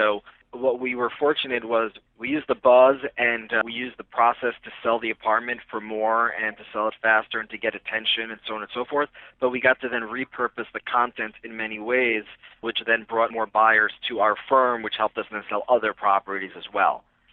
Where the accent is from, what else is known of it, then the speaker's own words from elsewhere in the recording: New Jersey, United States; I grew up in New Jersey over the GW.